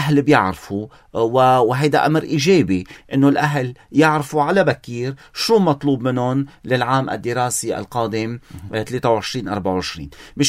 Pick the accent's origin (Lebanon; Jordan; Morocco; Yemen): Lebanon; نحن كلبنانيين